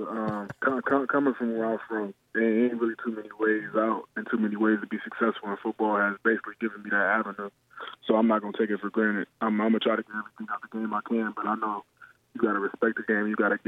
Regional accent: Canton, Ohio, United States; I'm from Canton, Ohio. It's a small city. It's a football town, but it's not really the best area as far as living. It's a lot of violence and a lot of things like that.

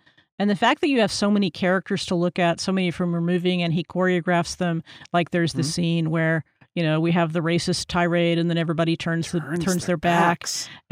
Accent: Texas, United States; because I'm from Texas, I had to look it up.

